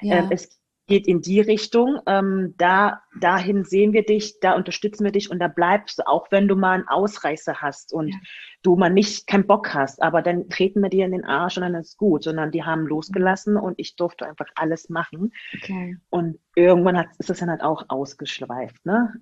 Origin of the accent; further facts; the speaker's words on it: Magdeburg, Saxony-Anhalt, Germany; born there; moved away; also born or lived in Spain / Hamburg; Geboren wurde ich in Magdeburg und bin dann irgendwann weggezogen von Magdeburg, dann mal ein Jahr auf Spanien so hin und her gejobbt und einfach das Leben genossen. Von Spanien dann nach Hamburg